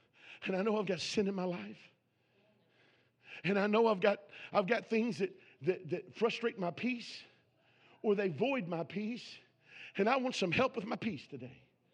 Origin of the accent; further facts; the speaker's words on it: Kentucky, United States; If I said that to my mother, she'd have slapped me silly. I'm from Kentucky. They do that.